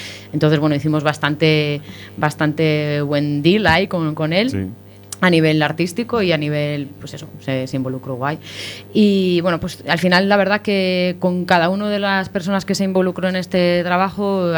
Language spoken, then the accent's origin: Spanish; Alcalá de Henares, Community of Madrid, Spain; Soy de Alcalá de Henares.